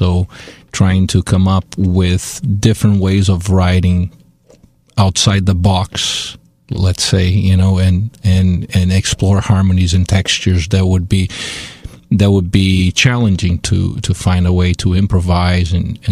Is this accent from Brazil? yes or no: yes; Brazil; moved away as an adult; now in Amherst, United States; Well, I lived in Boston from 95 to about 2001. I came from Brazil and study at New England Conservatory.